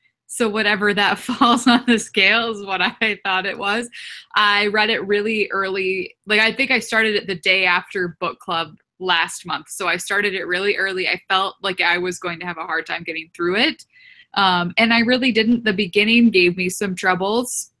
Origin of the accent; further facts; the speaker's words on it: Montana, United States; now in St. Paul, United States; So I live in St. Paul, Minneapolis, Minnesota. I'm from Montana in the mountains.